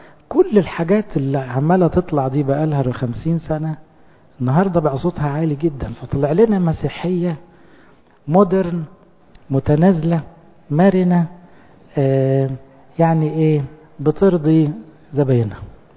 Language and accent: Arabic; Egypt; اخوانا احنا مصريين بس احنا مسيحيين اولا